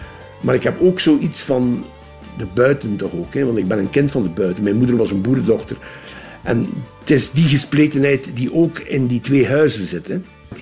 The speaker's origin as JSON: {"language": "Dutch", "town": "Adinkerke", "region": "West Flanders", "country": "Belgium", "tie": "born there", "said": "Ik ben dus geboren in Adinkerke. Had ik dus eigenlijk 1 kilometer meer naar het zuiden geboren geweest, was ik Fransman geweest."}